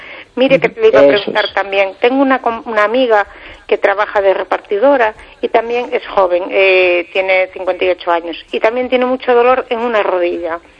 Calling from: Vigo, Galicia, Spain

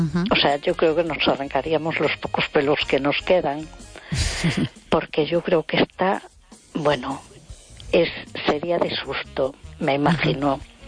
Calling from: A Coruña, Galicia, Spain; de Coruña.

